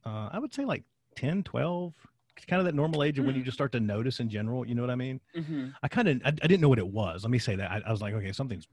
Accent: Virginia, United States; the problem that I have when I tell people that I'm from Virginia is they're very quick.

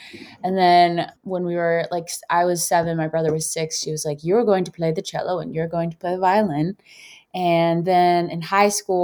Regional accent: Florida, United States; also born or lived in Georgia; Yes. I was born in Georgia, but we left when I was like one. So I grew up in South okay. Florida.

